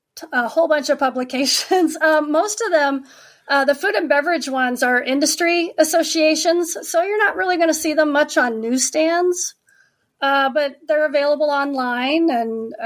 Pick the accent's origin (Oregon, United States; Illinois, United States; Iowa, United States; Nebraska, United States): Nebraska, United States; also born or lived in Denver; now in Charlotte, United States; I was born and raised in Nebraska. And then lived in Denver, Colorado for over 20 years. We moved to Charlotte in February of 2020.